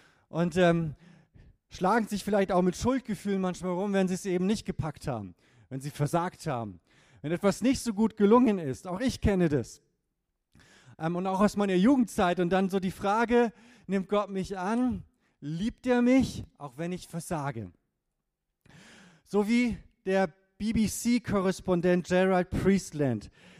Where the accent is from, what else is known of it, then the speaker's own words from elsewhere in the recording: Lower Saxony, Germany; Ich bin geboren und aufgewachsen in Ostfriesland, dem schönsten Land der Welt sozusagen.